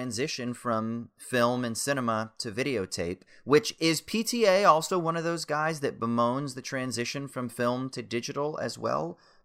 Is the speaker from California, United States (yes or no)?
yes; California, United States; I'm from Orange County anyway, really, more than anything.